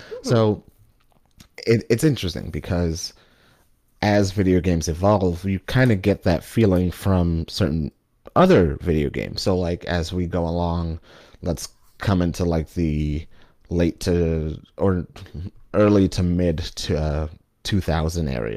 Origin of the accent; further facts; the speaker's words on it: Bronx, New York, United States; because we grew up in the Bronx in New York City many, many, many, many years.